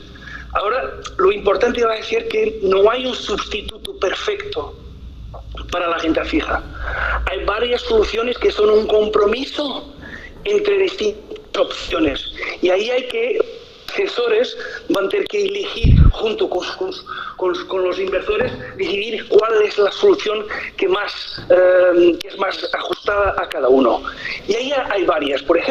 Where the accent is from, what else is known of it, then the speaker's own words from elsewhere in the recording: Lisbon, Portugal; Yo soy portugués, soy de Lisboa.